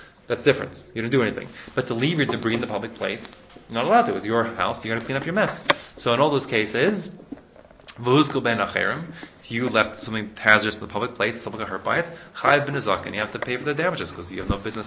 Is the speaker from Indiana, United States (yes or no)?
no; California, United States; I hate litter, I'm a Californian.